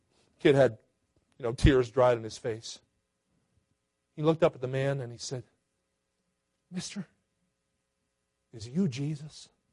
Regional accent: Philadelphia, Pennsylvania, United States; All right, I grew up near Philly.

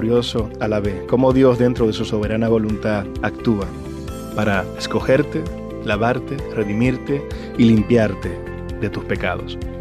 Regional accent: Dominican Republic; ser orgullo dominicano en cualquier lugar en donde tú vayas y represente tu bandera. Ese es el orgullo que tiene uno como pelotero y como dominicano.

